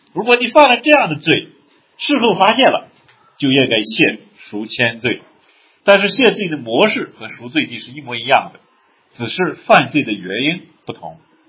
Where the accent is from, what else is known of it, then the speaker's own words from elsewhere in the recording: China; 我发现这个东西是我们中国人的嗜好